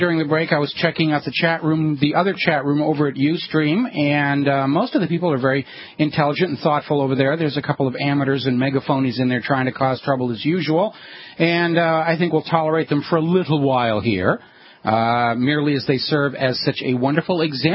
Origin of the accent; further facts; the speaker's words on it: United States; please don't tell anybody else in this room that I'm also from America